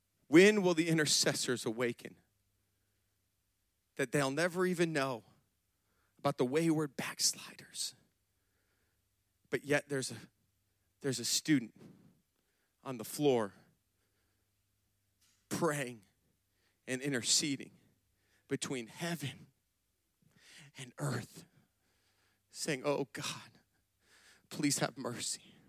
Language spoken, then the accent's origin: English; Michigan, United States; also born or lived in Florida; Now, hold up. I'm from Michigan, yo. Okay? Any Michigan people up in here?